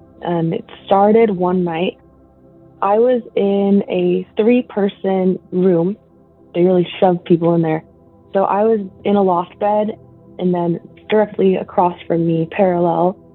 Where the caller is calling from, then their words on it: Washington, United States; I'm calling from Washington.